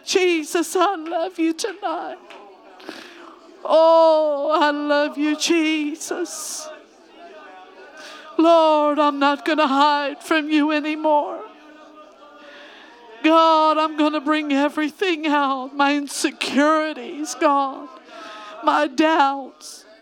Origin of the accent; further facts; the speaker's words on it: Indianapolis, Indiana, United States; I grew up here in Indiana, in Indianapolis, a little girl receiving the Holy Ghost at Calvary Tabernacle 48 years ago.